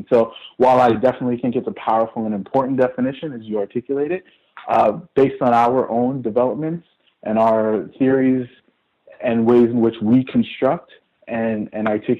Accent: Canada; I'm a lawyer in the city of Toronto. I was born and raised in Canada.

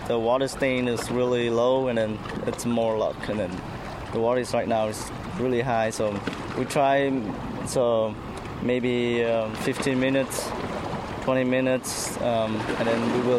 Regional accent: Des Moines, Iowa, United States; I'm from Des Moines.

